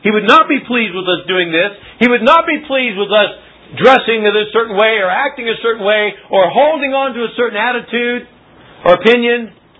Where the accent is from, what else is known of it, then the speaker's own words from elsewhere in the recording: Albuquerque, New Mexico, United States; I grew up in Albuquerque, New Mexico. I grew up in the rodeo, state fair, western wear, country music.